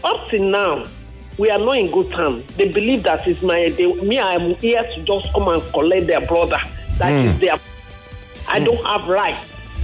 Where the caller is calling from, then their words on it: Isheri, Lagos, Nigeria; I'm calling from Isheri.